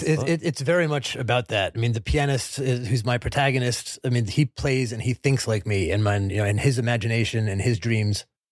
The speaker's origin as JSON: {"language": "English", "country": "Morocco", "moved": "yes", "lives_now": "New York, United States", "said": "I moved here from Morocco and I sort of crash landed into New York, and I lived in Brooklyn."}